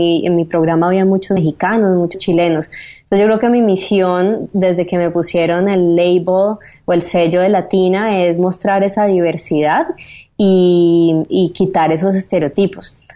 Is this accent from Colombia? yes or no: yes; Cali, Valle del Cauca, Colombia; also born or lived in Paris; Yo vengo de Cali, en donde yo era muy blanca para el promedio de las personas